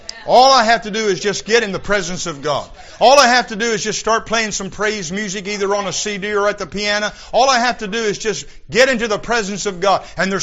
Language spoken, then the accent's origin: English; Vienna, Maryland, United States; Now, when I was a boy scout, in Vienna, Maryland, Troop 187, He All Salutes, my hometown.